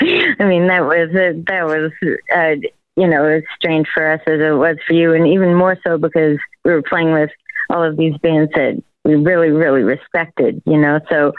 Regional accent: Massachusetts, United States; accent: Massachusetts/Boston; So it's like, it's kind of like where I grew up. It sounds like my accent, you know, it's very Massachusetts or Boston.

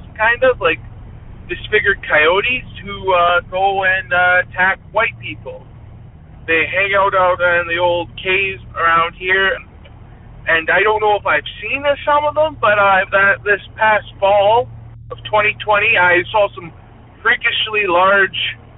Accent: Saskatchewan, Canada; Well, in my hometown in Beanfeet, Saskatchewan, there's a story about the coyotes.

